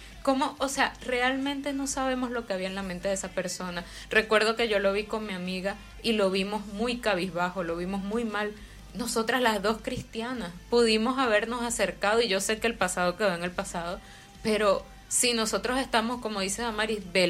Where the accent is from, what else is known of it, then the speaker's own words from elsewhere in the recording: Venezuela; somos venezolanas ambas.